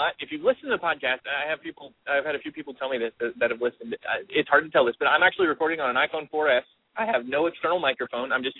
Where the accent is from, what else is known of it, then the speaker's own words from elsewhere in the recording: Kentucky, United States; I attended PodCamp Cincinnati here, and I'm from Northern Kentucky.